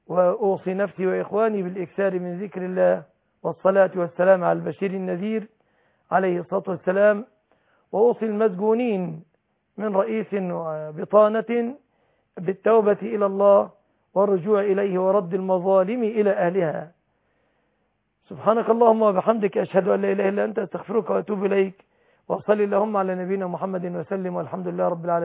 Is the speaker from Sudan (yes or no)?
no; Egypt